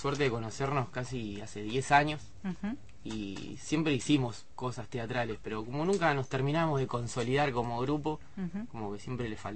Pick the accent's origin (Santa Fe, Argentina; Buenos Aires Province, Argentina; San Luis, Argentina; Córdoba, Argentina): Buenos Aires Province, Argentina; Olavarría; Yo soy de Olavarría. Y a mí también me gustaría llevar las producciones a mi ciudad